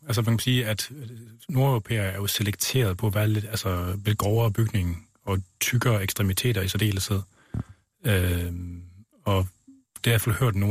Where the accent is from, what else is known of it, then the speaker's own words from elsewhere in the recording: West Jutland, Denmark; Jeg kommer selv fra Vestkysten af oprindelig, og jeg har også en ting med havet